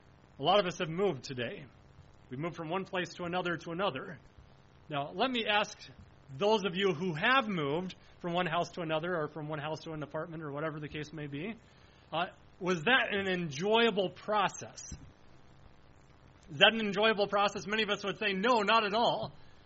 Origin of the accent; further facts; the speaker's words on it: Onslow, United States; also born or lived in Indiana / Illinois; So I was born in Indiana when I was fairly young, and I don't even remember this move, but when I was fairly young, my family moved to Illinois. And then from Illinois, we moved to Onslow